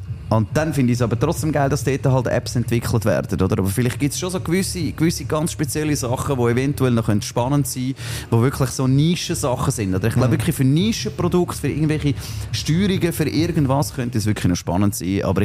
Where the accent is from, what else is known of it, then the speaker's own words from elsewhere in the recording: Switzerland; wir als Schweizer, die das Sideloading nicht haben